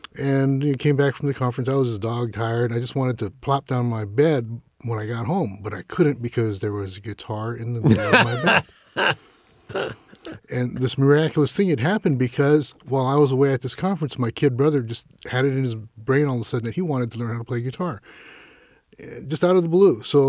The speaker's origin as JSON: {"language": "English", "town": "East Los Angeles", "region": "California", "country": "United States", "tie": "born or raised there", "said": "I grew up in East L.A., so I tell everybody, it's somewhere between, you know, enchiladas and barbecue with a little spiritual sauce on the side."}